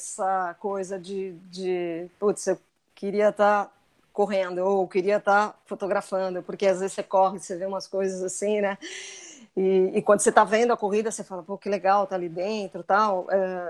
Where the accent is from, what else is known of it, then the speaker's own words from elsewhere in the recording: São Paulo, Brazil; Eu sou de São Paulo, né?